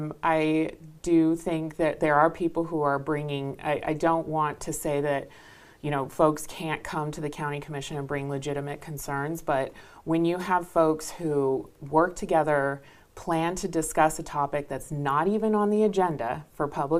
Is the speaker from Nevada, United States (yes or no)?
yes; Sparks, Nevada, United States; also born or lived in Reno; Well, what makes me sad is that I grew up here. I was born in Reno, grew up in Sparks, and love this community